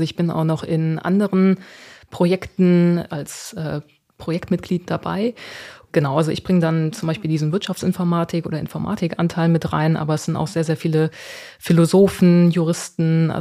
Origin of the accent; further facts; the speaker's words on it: Trier, Rhineland-Palatinate, Germany; accent: Trier area; bei Hessisch hätte ich wahrscheinlich noch meinen Akzent aus der Trierer Gegend mit einbringen müssen